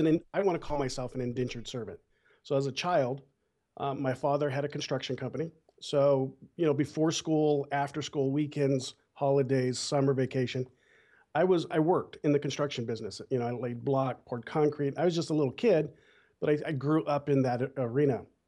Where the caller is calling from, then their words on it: Bakersfield, California, United States; Well, Bakersfield, California.